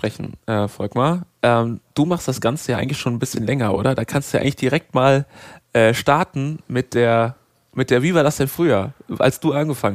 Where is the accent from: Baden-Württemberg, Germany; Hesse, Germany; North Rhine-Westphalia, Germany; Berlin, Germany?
North Rhine-Westphalia, Germany; Solingen; Ich wohne ja gebürtig in Solingen